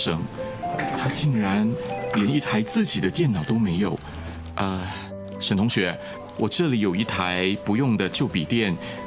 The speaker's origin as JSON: {"language": "Chinese", "region": "Taipei", "country": "Taiwan", "said": "作为台北人，我会来到中南部完全是因为妻子"}